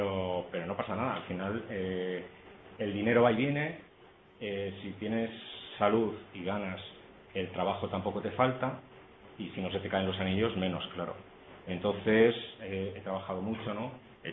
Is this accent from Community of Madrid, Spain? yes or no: no; Galicia, Spain; como habéis visto, soy gallego.